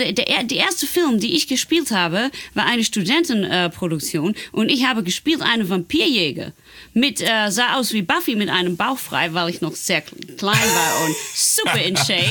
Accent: Netherlands; German is a second language; Ich habe das in die Schule gelernt, weil ich komme ja aus Holland.

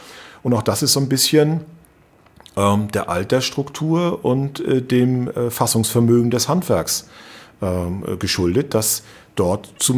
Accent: Rostock, Mecklenburg-Vorpommern, Germany; born there; auch als Landeskind, ich bin ja eben gebürtiger Rostocker

